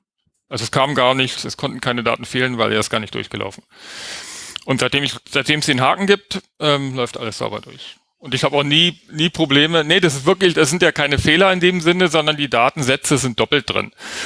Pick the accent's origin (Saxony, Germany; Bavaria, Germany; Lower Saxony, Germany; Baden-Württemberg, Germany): Baden-Württemberg, Germany; Also ich komme ja aus Baden-Württemberg, wir haben keinen Open Data oder so